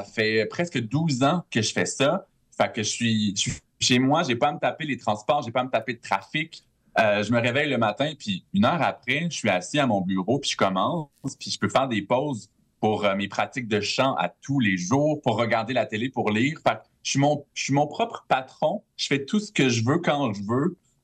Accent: Quebec, Canada; Moi, j'ai grandi en Abitibi.

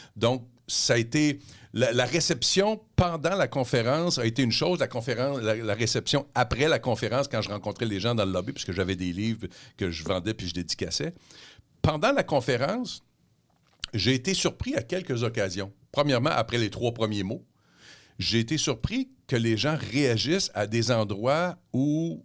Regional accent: Quebec, Canada; accent: Québécois; j'avais pas changé grand-chose de mon accent québécois.

